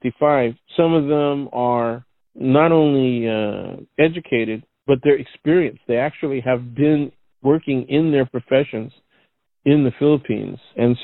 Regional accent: San Francisco, California, United States; I have really vivid recollections of segregation.

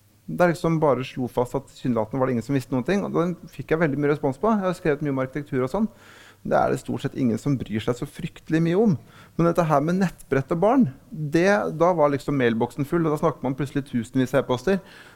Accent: Lillehammer, Innlandet, Norway; som er lokalavisa hjemme på Lillehammer

